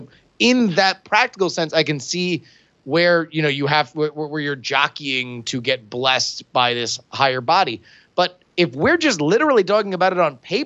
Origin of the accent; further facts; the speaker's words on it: Florida, United States; now in Bay Area, United States; I grew up in Florida where you drive everywhere. That's what you do.